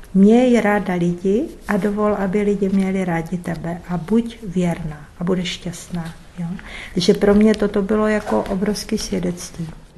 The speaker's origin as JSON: {"language": "Czech", "region": "Moravia", "country": "Czechia", "moved": "as an adult", "lives_now": "Prague, Czechia", "said": "Já jsem pocházela z Moravy, úplně obyčejná holka, jo, 20 let."}